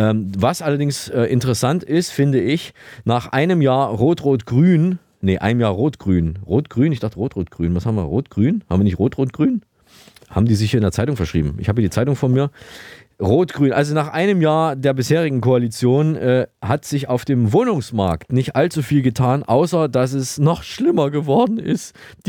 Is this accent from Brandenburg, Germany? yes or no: no; Saalfeld, Thuringia, Germany; born there; Konkret geht es um den Lokalteil meiner Geburtsstadt Saalfeld